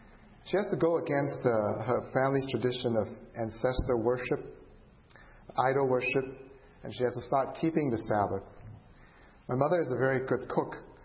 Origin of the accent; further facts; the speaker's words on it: Singapore; School was really difficult when I was growing up in Singapore.